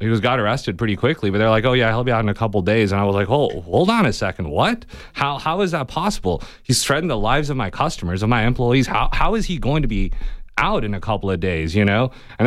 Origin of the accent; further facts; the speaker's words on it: India; now in United States; So I'm an immigrant. I came from India, where the dream was, you know, like, hey, America is this shining city on the hill.